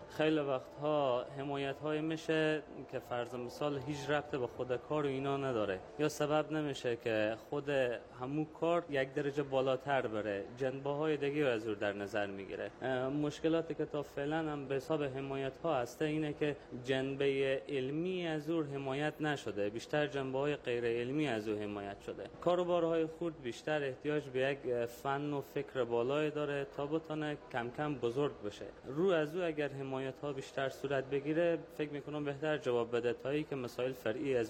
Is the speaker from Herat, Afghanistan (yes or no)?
yes; Herat, Afghanistan; یکی از شهروندای شهر هرات و اصلیت افغانستانی دارم.